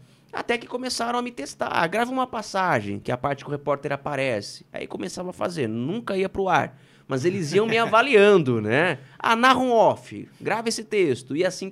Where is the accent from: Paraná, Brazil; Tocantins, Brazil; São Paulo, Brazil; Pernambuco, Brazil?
São Paulo, Brazil; Araçatuba; Eu sou de Araçatuba.